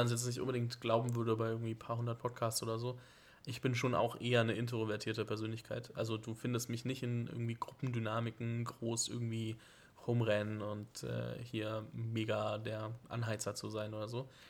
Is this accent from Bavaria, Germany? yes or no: yes; Fürth, Bavaria, Germany; wir kommen beide aus Fürth und die Ecke dort